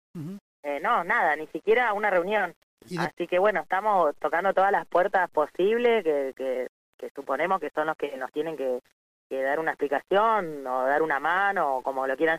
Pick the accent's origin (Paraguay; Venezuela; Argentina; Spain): Argentina; Ushuaia, Tierra del Fuego; born there; Yo en mi caso nací acá en Ushuaia